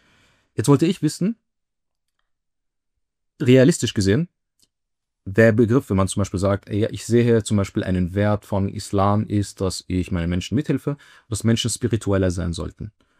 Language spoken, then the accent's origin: German; Austria; ich möchte als Muslim öffentlich auftreten, aber auch gleichzeitig als Österreicher